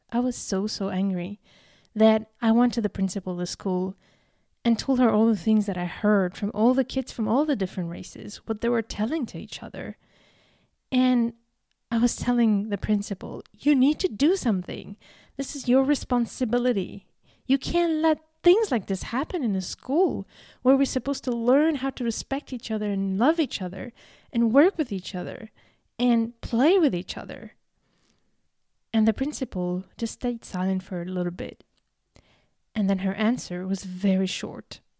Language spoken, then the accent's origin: English; Algeria; also born or lived in Serbia; I came from Algeria, a country that was going through severe crisis with the terrorism, I was told that I came from a country of barbarians. This was a time when I had just moved from Serbia. I lived in what used to be Yugoslavia